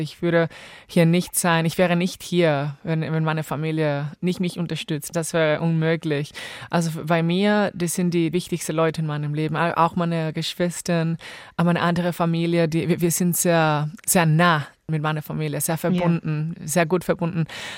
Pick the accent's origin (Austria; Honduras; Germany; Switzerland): Honduras; German is a second language; Ja, also meine Kindheit war ganz süß.